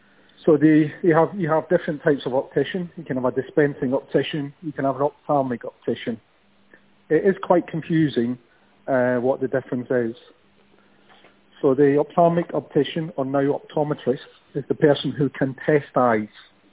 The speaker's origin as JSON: {"language": "English", "town": "Glasgow", "region": "Scotland", "country": "United Kingdom", "tie": "born there", "said": "I was born in Glasgow. I went to university in Glasgow and I trained as a psychologist."}